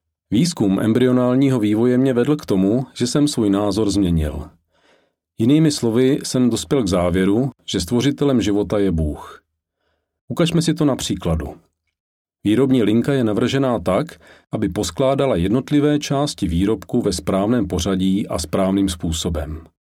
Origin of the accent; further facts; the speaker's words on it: Taiwan; Narodil jsem se v roce 1966 na Tchajwanu a tam jsem i vyrůstal. Náboženství mých rodičů vycházelo jak z taoismu, tak z buddhismu.